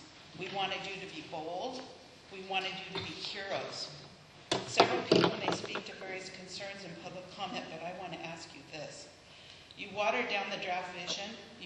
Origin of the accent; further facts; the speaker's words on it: Lopez Island, Washington, United States; from Lopez Island.